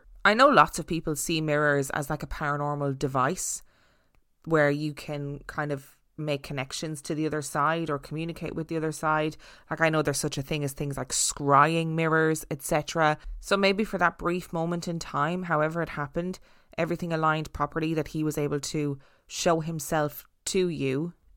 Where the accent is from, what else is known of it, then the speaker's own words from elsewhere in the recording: San Francisco, California, United States; I grew up in San Francisco. And after I graduated high school, I decided to move to a small town where my dad's family lives.